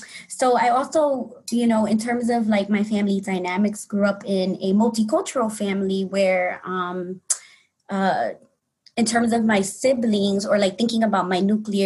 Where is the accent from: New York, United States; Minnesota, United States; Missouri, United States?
New York, United States; Bronx; I'm a New Yorker. I was born and raised in the Bronx. That's definitely, spent about 18 years in the Bronx, and then I went to college. I grew up in a working class family.